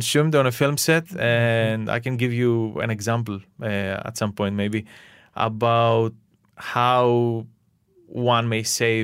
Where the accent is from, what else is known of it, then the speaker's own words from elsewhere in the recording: Greece; English is a second language; moved away as an adult; now in London, United Kingdom; I'm coming from Greece. I was born and raised in Greece, and then I moved to UK, where I live now and work in London